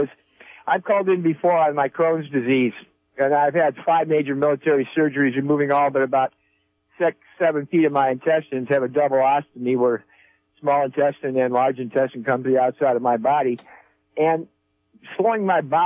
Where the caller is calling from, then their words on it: Garberville, California, United States; Locally here from Garberville area. Been here 42 years, and I listen to the show as often as I can.